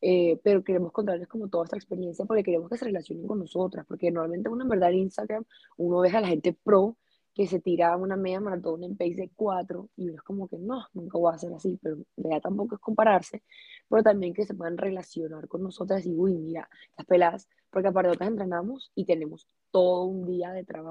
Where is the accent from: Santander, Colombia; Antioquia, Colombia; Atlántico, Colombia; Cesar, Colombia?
Atlántico, Colombia; Barranquilla; also born or lived in Bogotá; yo nací en Barranquilla, yo estudié toda la vida en el colegio en Barranquilla, me fui a Bogotá en el 2012 a estudiar comunicación social con énfasis audiovisual en la Javeriana, me gradué, me regresé a vivir a Barranquilla